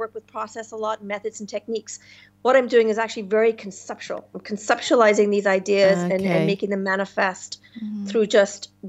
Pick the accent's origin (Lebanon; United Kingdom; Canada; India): United Kingdom; Northern Ireland; also born or lived in Hawaii; I know I've had a very unique experience growing up in Northern Ireland.